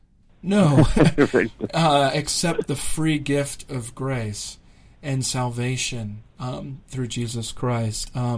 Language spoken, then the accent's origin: English; South Dakota, United States; But I grew up in South Dakota, and I tell people all the time, I'm from South Dakota, and they repeat back to me, "Oh, North Dakota, what's that like?"